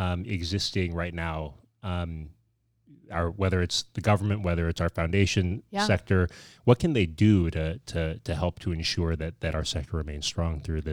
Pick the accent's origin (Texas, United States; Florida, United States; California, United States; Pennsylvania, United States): California, United States; San Francisco; I grew up in San Francisco in the 80s